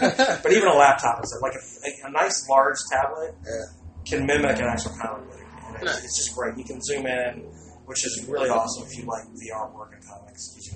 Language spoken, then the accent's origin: English; Memphis, Tennessee, United States; also born or lived in Florida; And I live here. It's my hometown. I love it. And even when I lived in Florida, I never got over Memphis.